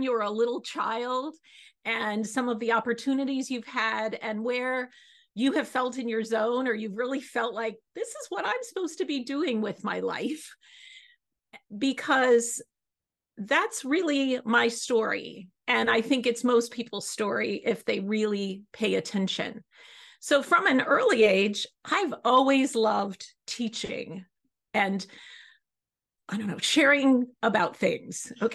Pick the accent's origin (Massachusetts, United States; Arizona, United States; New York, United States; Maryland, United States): New York, United States; Ithaca; I said I grew up in Ithaca, New York, was going back home.